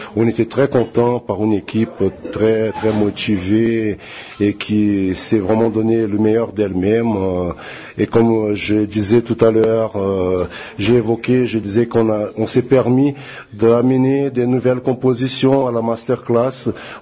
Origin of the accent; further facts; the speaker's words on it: Porto Alegre, Rio Grande do Sul, Brazil; moi, je suis originaire du sud du Brésil, de Porto Alegre.